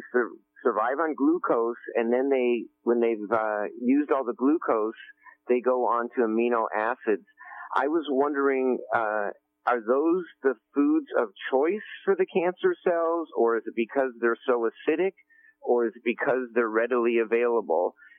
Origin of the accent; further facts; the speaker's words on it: Redway, California, United States; I'm from Redway, and I wanted to ask Dr. Pete a two-part question.